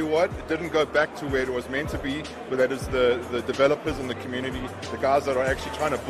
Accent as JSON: {"language": "English", "country": "South Africa", "said": "And I'm South African."}